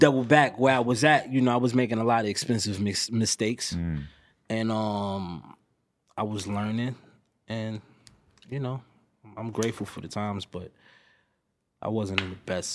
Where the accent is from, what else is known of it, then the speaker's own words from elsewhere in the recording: New York City, New York, United States; now in Los Angeles, United States; I'm sitting here talking to you high in LA. I'm from New York City.